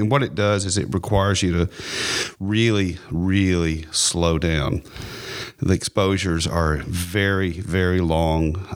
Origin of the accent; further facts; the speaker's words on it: Tennessee, United States; I'm originally from Hickman County, but my father is from Nashville. I've got pretty deep roots in the state and especially in the city.